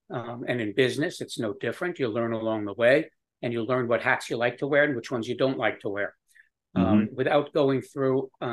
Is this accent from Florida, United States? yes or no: yes; Florida, United States; I moved to Atlanta from Florida, which is where I lived at the time. Loved where I lived. It was up by a beautiful lake, Lake Lanier, just a little bit north of you, where you are. And it was nice. I did miss the coast, which is where I grew up